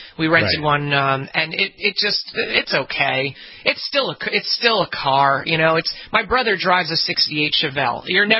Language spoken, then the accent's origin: English; New Jersey, United States; I grew up in the Jersey Shore with Jeeps.